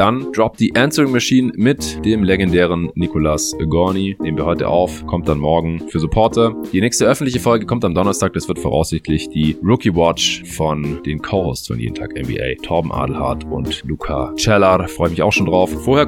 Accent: Stuttgart, Baden-Württemberg, Germany; Ich bin gerade hier in Stuttgart, hier in meiner alten Heimat, wo auch der Luca wohnt.

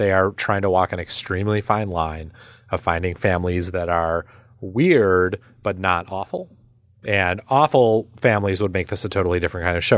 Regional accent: Midwest, United States; even though I grew up in the Midwest, the home of euchre

